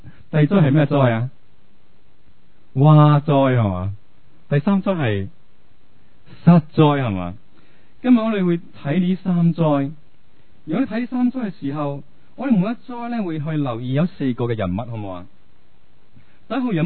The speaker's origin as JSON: {"language": "Cantonese", "country": "China", "tie": "born or raised there", "said": "今次我自己翻去内地，我谂翻啲事情，我睇住嗰个溪，即系我乡下有一条溪咧，"}